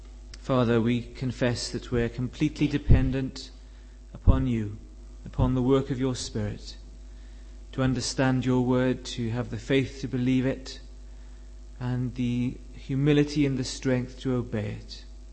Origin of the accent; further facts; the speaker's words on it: Wales, United Kingdom; As you know by now, I come from Wales, and we Welsh rather admire eloquence.